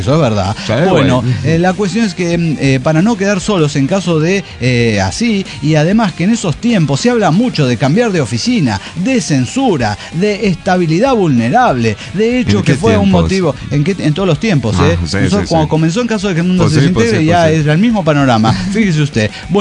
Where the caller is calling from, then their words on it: Ciudad Cuauhtémoc, Chihuahua, Mexico; Hola, ¿cómo están? Soy el … de Ciudad Cuauhtémoc.